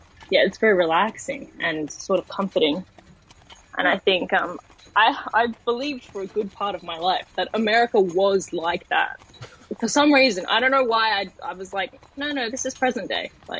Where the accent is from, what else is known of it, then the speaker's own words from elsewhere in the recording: Australia; I'm Australian and I am doing pretty much nothing as of 2021.